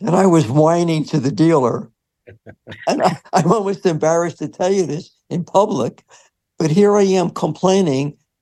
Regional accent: East Coast, United States; In my own world, I grew up at racetracks on the East Coast.

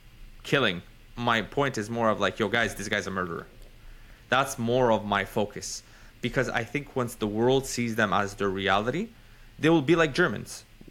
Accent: Canada; Because I'm a Canadian.

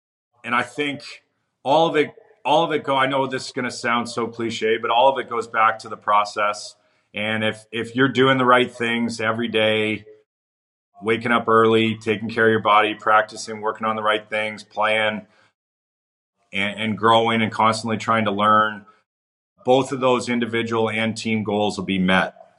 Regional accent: Toronto, Ontario, Canada; I grew up in Toronto, Canada

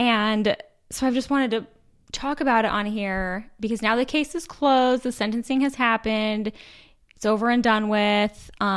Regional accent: Utah, United States; I think maybe it's just on my side of TikTok because we're from Utah, and so is this girl

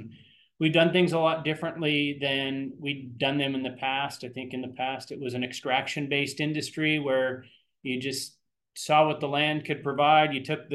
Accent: Colville, Washington, United States; with Vaughan Timbers. I'm from Colville, Washington, which is about a little over 2 hours north of the WSU campus in Pullman.

